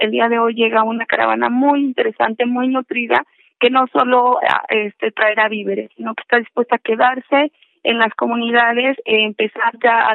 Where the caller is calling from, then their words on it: Izúcar de Matamoros, Puebla, Mexico; de Izúcar de Matamoros, es un municipio de Puebla.